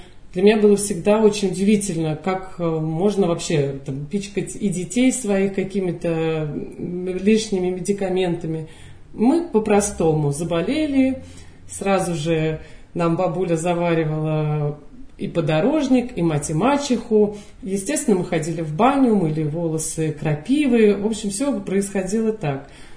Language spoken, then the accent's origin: Russian; Ostashkov, Tver Oblast, Russia; born there; Я родилась здесь, в Осташкове. Здесь мои корни.